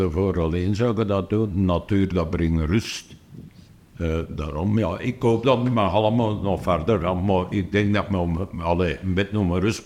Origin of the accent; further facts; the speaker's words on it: Lennik, Flemish Brabant, Belgium; geboren en getogen in Lennik.